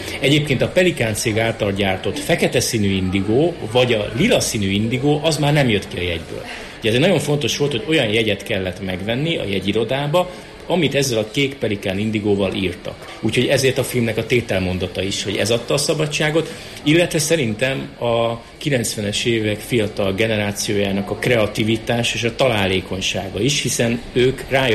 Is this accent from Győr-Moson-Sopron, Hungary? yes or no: yes; Mosonmagyaróvár, Győr-Moson-Sopron, Hungary; born there; Én Mosonmagyaróváron születtem, ami nagyon közel van a hegyeshalmi határhoz